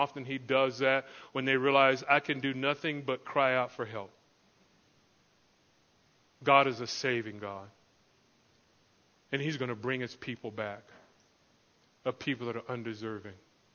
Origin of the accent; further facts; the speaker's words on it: Florida, United States; I grew up in Florida, which is, you know, eastern, southeastern part of the states, and we're surrounded by water practically, so everyone swam there